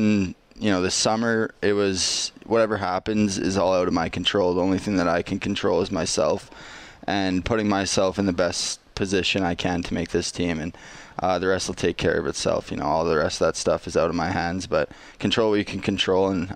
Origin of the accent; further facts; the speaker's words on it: Saskatchewan, Canada; I'm back in Saskatchewan. So Esvan, Saskatchewan is my hometown